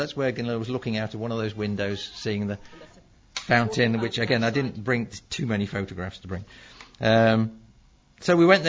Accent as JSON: {"language": "English", "region": "England", "country": "United Kingdom", "said": "And we say, we're from England."}